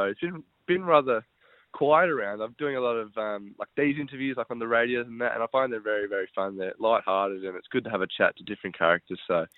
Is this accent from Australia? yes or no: yes; Perth, Western Australia, Australia; Yeah, been in Perth my whole life. Used to live up in the hills with Dad in what we call Gooseberry Hill or Kalamunda.